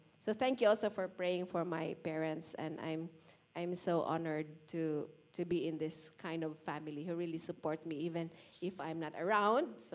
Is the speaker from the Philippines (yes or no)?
yes; Visayas, Philippines; Tagalog because I'm a Bisaya. So we had help from Mr. Google. So it was really fun to really translate. I'm a Filipino, but I'm not really very good in Tagalog.